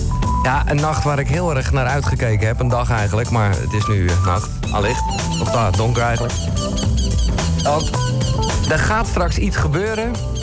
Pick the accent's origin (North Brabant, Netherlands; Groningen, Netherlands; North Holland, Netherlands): North Holland, Netherlands; Haarlem; now in Hilversum, Netherlands; ik kom uit Haarlem. Ik ben 40 en ik ben nu in Hilversum.